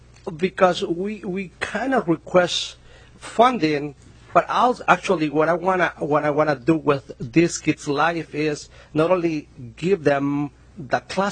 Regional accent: Mexico; moved away; I am a immigrant from Mexico. We immigrated about 27 years ago, and we made Huasica our home.

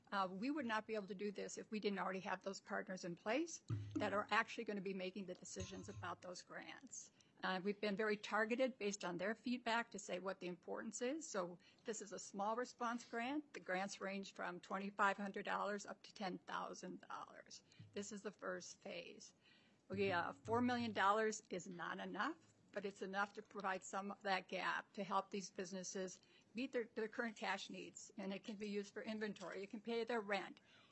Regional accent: Minnesota, United States; I am an enrolled member of the Minnesota Chippewa Tribe, and I'm from the White Earth Nation. So I'm Indigenous

